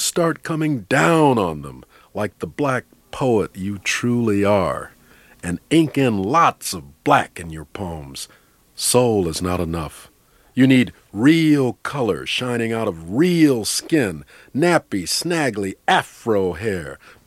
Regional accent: United States; I'm okay, I'm cool, because I'm from the States

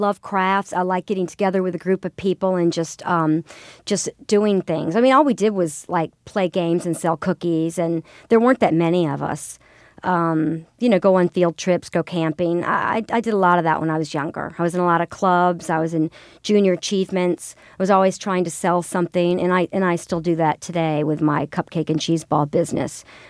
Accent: the South, United States; I grew up in the South and there were these hospitality shows that I was obsessed with.

